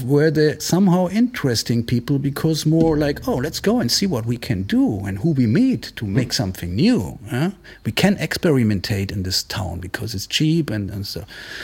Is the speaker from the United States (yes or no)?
no; Munich, Bavaria, Germany; now in Marseille, France; No, I grew up in Munich since I was 7 or 8, and but I'm half Italian. My parents used to live in Italy, and I left Munich, I think, 14 years ago.